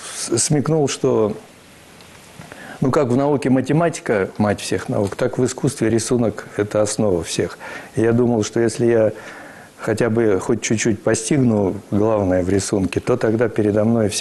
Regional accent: Kyrgyzstan; born there; я родился в Киргизии, в сельской местности, в среде вот как раз потомков тех переселенцев из Тульской и Воронежской областей

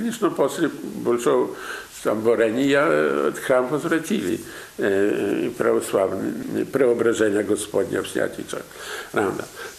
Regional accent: Siberia, Russia; now in Poland; Я сибиряк. Имею даже знак сибиряка. Моя мама родилась в Сибири. Дедушка и бабушка были вывезены на Сибирь.

